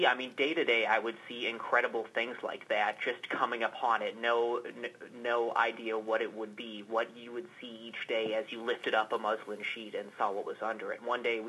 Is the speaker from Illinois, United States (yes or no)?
yes; Chicago, Illinois, United States; I grew up in Chicago